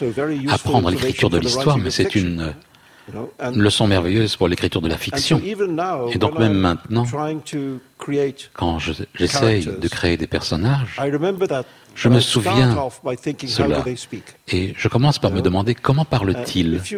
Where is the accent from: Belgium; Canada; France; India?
India; Mumbai, Maharashtra; après les attaques terroristes à Bombay, c'est ma ville natale.